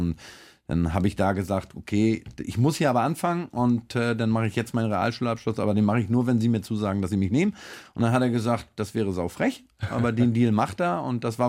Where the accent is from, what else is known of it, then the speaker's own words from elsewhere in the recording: Wahlstedt, Schleswig-Holstein, Germany; also born or lived in Bad Segeberg; Ich bin in Bad Segeberg geboren, aber bin in Wahlstedt zur Schule gegangen.